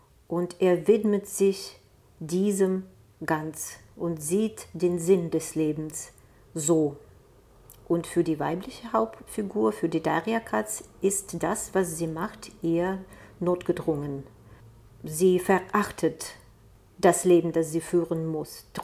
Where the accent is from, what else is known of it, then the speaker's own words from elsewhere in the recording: Zaporizhzhia, Zaporizhzhia Oblast, Ukraine; German is a second language; now in Germany; ich habe das Land gewechselt, ich bin aus der Ukraine ausgereist.